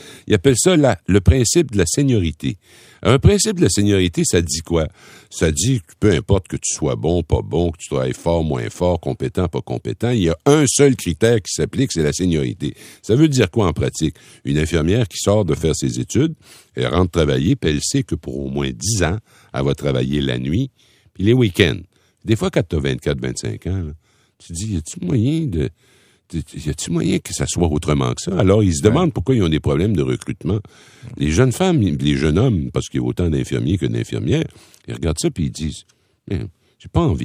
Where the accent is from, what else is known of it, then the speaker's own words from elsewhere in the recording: Rimouski, Quebec, Canada; J'en arrive, là, de l'Est du Québec, à Rimouski, ma ville natale